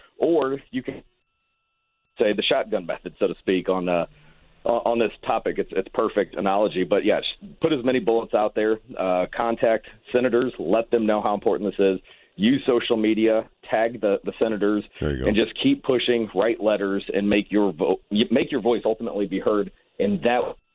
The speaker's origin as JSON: {"language": "English", "town": "Ferguson", "region": "Missouri", "country": "United States", "tie": "born or raised there", "said": "when I grew up in Ferguson, Missouri, that's the one I would take to different venues"}